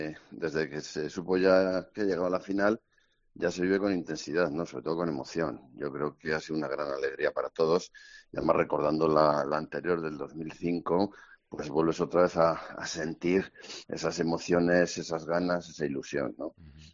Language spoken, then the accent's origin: Spanish; Lerín, Navarre, Spain; somos un grupo de Lerín que hemos sido de toda la vida, desde niños.